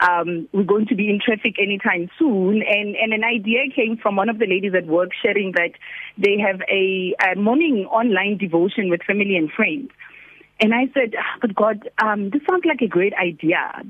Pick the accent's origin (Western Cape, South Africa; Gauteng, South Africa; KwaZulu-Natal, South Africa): Gauteng, South Africa; Pretoria; I'm from Pretoria West in Atijo, single mother to two boys, aged 19 and 7. So I've been basically in Pretoria all my life.